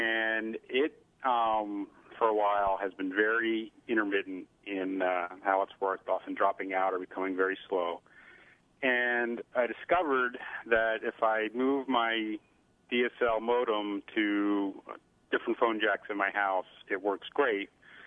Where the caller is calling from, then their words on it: Brighton, South East England, United Kingdom; I'm in Brighton.